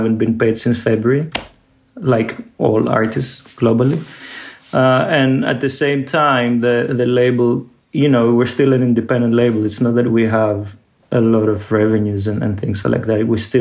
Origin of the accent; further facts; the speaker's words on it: Athens, Attica, Greece; I mean, Athens is my hometown, and I have a small apartment here to always come back